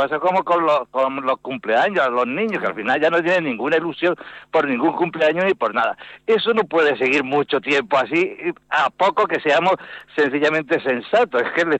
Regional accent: Ibros, Andalusia, Spain; os estoy hablando desde mi pueblo natal, desde Jaén, desde Ibro, que está al lado de Baeza

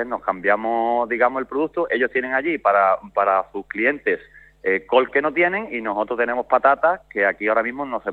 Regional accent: Pizarra, Andalusia, Spain; nosotros somos de aquí de Pizarra

